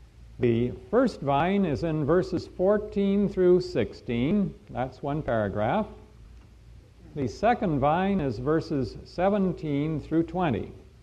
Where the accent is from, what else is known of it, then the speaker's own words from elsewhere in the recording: Los Angeles, California, United States; greetings from my wife, Sister Teresa, and from many brethren in the Los Angeles area. We are from the City of the Angels.